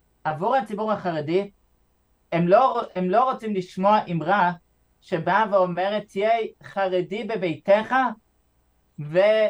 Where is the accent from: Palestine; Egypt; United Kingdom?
United Kingdom; London; now in Israel; אני מלונדון.